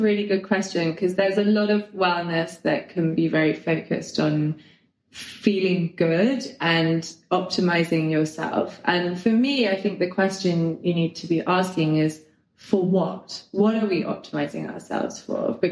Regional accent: Sardinia, Italy; I grew up in Sardinia. My family home is in Sardinia.

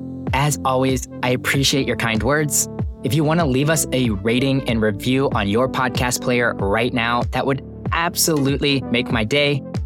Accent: St. Louis, Missouri, United States; And I'm glad you're having the conference in my hometown, St. Louis.

